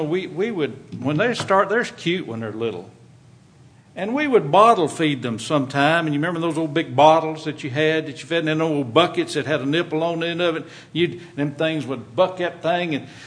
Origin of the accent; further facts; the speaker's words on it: United States; Well, as a farm boy, I grew up in Limestone County, and I mentioned the supper table tonight.